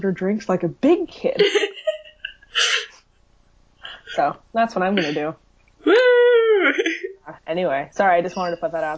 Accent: Spokane, Washington, United States; from Spokane.

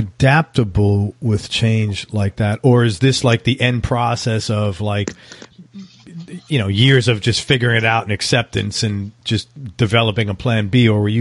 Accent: Bronx, New York, United States; I know exactly what you're talking about because I'm from the Bronx.

